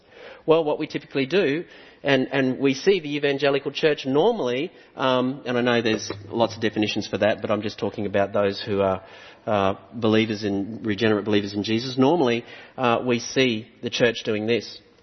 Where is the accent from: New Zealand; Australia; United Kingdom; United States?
Australia; And I'm from Australia, so I know what it's like to be a little bit more reserved, all right?